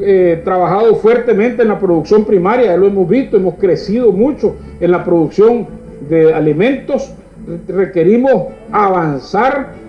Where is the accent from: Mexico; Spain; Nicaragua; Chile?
Nicaragua; Somos libres los nicaragüenses de vender nuestros productos a donde querramos y a quien querramos.